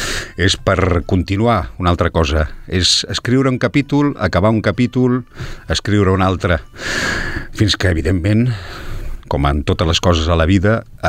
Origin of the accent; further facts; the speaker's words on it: Catalonia, Spain; com a catalans